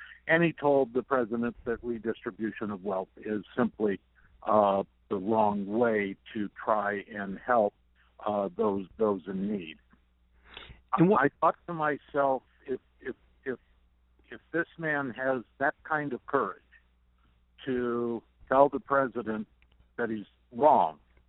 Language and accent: English; Connecticut, United States; also born or lived in New York; Well, I'm from Connecticut, originally born in New York, and have been kind of bi-coastal for most of my life.